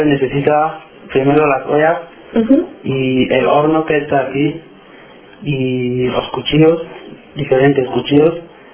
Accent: Cameroon; now in Spain; Vale, y soy de Camerún. Hace, bueno, ayer fue el 28 de mayo y cumplí 2 años aquí ayer.

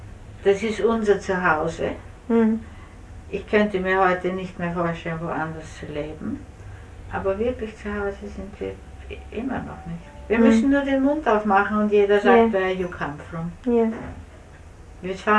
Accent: Prague, Czechia; Ich komme nämlich aus Prag und nicht aus Wien.

